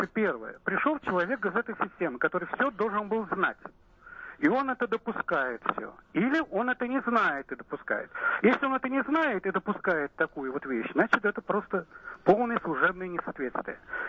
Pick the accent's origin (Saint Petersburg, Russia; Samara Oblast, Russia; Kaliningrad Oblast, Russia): Saint Petersburg, Russia; now in Moscow, Russia; Я ленинградец, я родился в Ленинграде, угу. Но 46-го года живу постоянно в Москве.